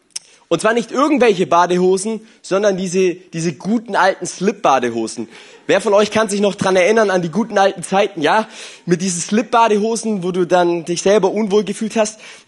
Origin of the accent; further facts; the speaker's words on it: Germany; Und ich kam da an, so als Deutscher in Frankreich und ich wollte ins Freibad